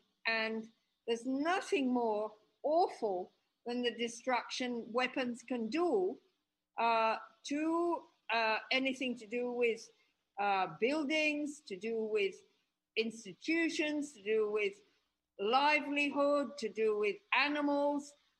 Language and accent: English; Australia; moved away as an adult; now in Ethiopia; I lived here 33 years, yes? Mm-hmm. And I have Western relatives. I come from Australia. I have an Australian passport, yeah?